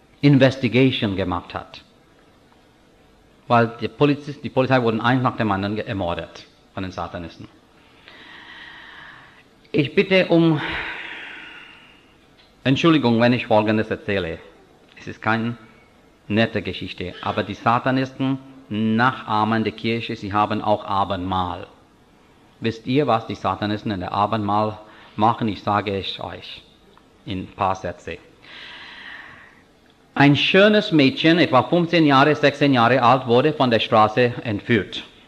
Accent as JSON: {"language": "German", "country": "India", "second_language": "German", "said": "Also als Inder, ich bin Christentum und Jesus Christus sehr dankbar. Weil Jesus Christus hat mein Leben verändert und ich als religiöser Hindu war auch frustriert und leer und unzufrieden."}